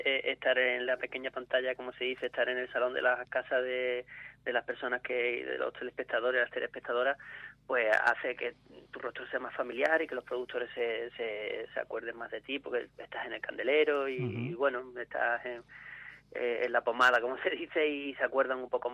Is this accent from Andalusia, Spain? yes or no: yes; Malaga, Andalusia, Spain; also born or lived in Las Palmas de Gran Canaria; Sí, soy de ahí, soy canario, nací allí, pero vamos, me siento malagueño porque sí, ¿no? Mi familia es de Málaga, de Pizarra